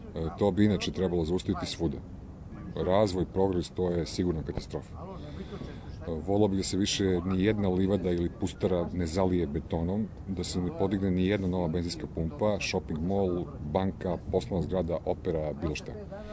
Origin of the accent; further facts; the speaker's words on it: Zemun, Belgrade, Serbia; Ja sam recimo došao iz Zemuna koji je možda još i stariji od Beograda.